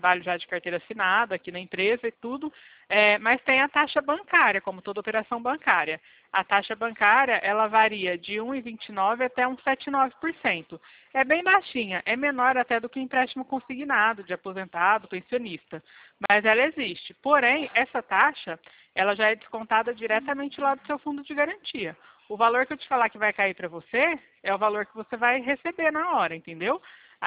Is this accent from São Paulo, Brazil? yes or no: yes; Bebedouro, São Paulo, Brazil; Ó, eu sou de Bebedouro, né, interior de São Paulo